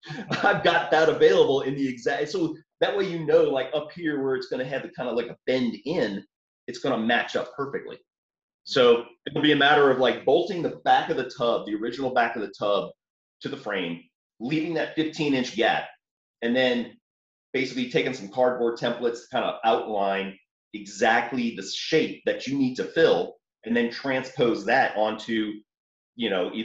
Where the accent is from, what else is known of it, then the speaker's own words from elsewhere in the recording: New Orleans, Louisiana, United States; I grew up in New Orleans, and I was always told I don't have an accent. I come out here, and there's, like, nobody knows where I'm from because I'm just generic, I guess.